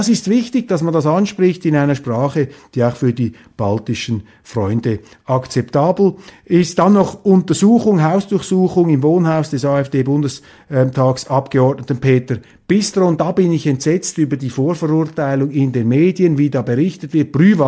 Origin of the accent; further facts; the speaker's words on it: Switzerland; aber ich bin eben Schweizer. Wir Schweizer haben von den Russen noch nie etwas zu befürchten gehabt.